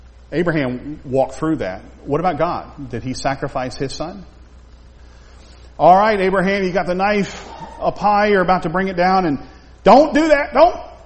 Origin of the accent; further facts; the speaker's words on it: Tampa, Florida, United States; I'm from Tampa.